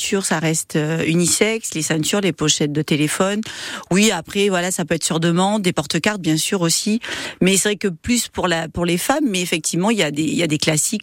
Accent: Périgueux, Nouvelle-Aquitaine, France; Déjà, je suis native de Périgueux, donc je suis une enfant du pays.

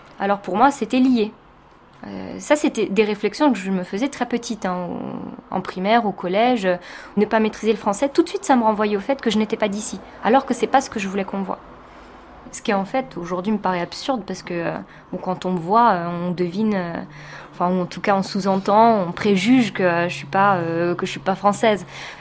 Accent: France; moi je suis née ici et je suis française et je me considère comme ça.

